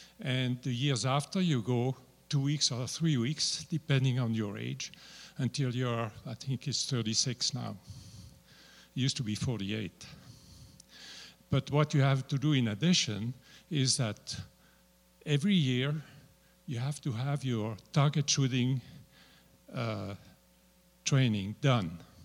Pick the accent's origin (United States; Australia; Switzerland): Switzerland; I am from Switzerland, but I didn't serve in the army